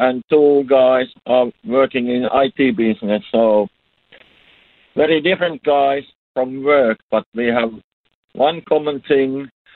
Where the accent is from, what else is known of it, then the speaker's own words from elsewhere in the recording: Uusimaa, Finland; English is a second language; Well, we are four guys from Southern Finland, around Helsinki area